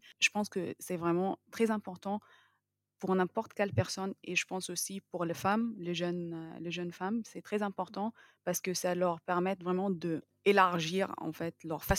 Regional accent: Cairo, Cairo Governorate, Egypt; born there; French is a second language; Moi, je suis née au Caire et j'ai fait mes études en pharmacie en Égypte.

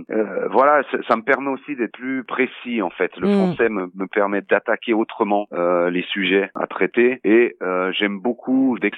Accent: French-speaking Switzerland, Switzerland; ayant grandi en Suisse, je suis né en Suisse

